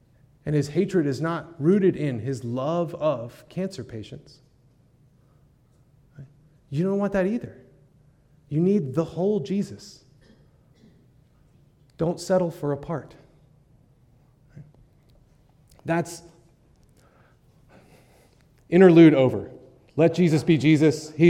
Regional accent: United States; accent: American; people heard my American accent and wanted to talk, which is not what I was expecting, right?

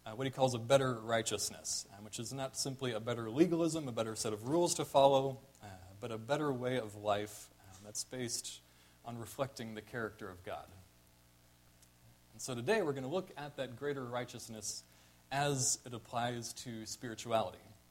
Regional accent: Arizona, United States; moved away as an adult; also born or lived in Colorado; I moved here about a year and a half ago from Colorado, where I was in seminary. But before that, I grew up in Arizona.

